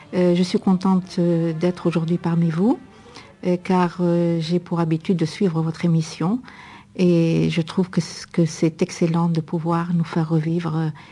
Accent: Oran, Oran Province, Algeria; born there; je suis née à Oran. Je suis née Femdin Jdida, donc qui est le quartier, qui est toujours actuellement Femdin Jdida, qui était le quartier arabe de l'époque.

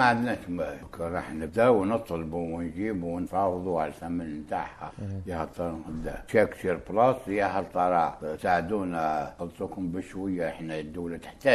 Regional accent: Algeria; كنا كجزائريين وشعباني وجاو مدام القضية العدو

